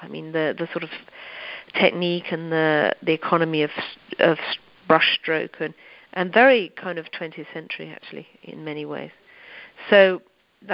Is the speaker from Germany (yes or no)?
no; United Kingdom; now in Los Angeles, United States; And I mean, I'm obviously British, where clouds are grey and heavy and connected to rain